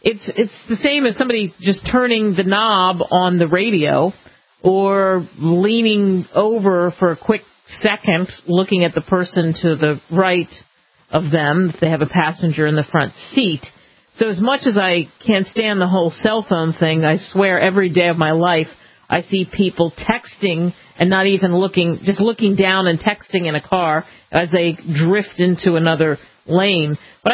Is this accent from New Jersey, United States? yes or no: yes; New Jersey, United States; In New Jersey, my home state, they're talking about doing that.